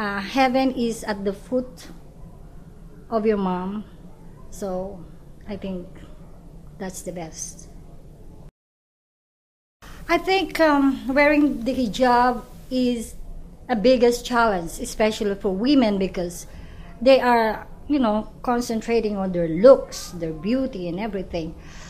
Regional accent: Philippines; now in United States; I'm a Muslim, I love it. Although I grew up in the Philippines

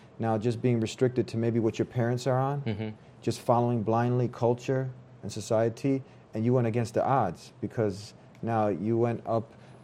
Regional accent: United States; I'm not Arab, also. I'm American, born here.

